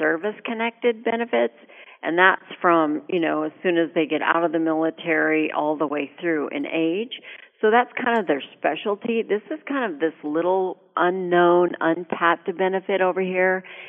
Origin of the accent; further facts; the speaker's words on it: Alaska, United States; I was raised in Alaska. That's what you do in Alaska.